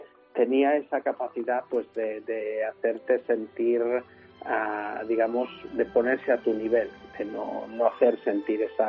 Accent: Galicia, Spain; soy gallego, ya sé que en Argentina no tenemos muy buena fama.

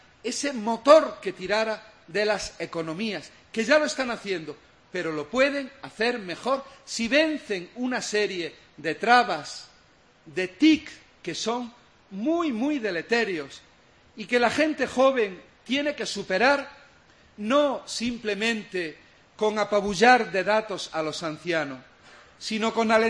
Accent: Jaén, Andalusia, Spain; nosotros somos de Jaén

